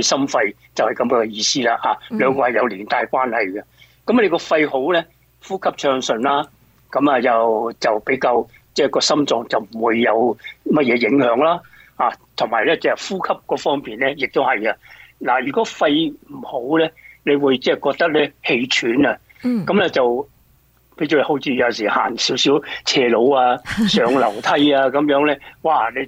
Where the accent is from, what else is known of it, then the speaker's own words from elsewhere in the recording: China; 咁我哋中国人咧，通常多数都系煲啲汤水去清润下啦